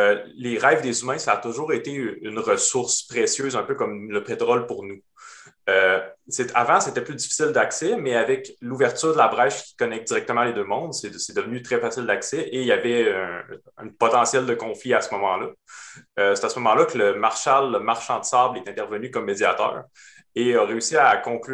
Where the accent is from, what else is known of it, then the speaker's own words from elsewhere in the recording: Baie-Comeau, Quebec, Canada; Je viens de Baie-Comeau avec l'usine à papier là-bas qui est centrale à la ville